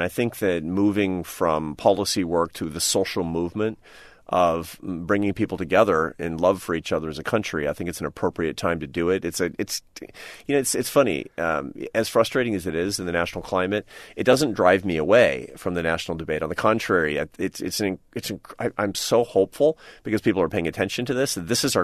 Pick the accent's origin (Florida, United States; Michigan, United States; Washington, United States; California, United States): Washington, United States; Seattle; now in Washington, United States; But, you know, I go to my hometown, Seattle, and I talk to people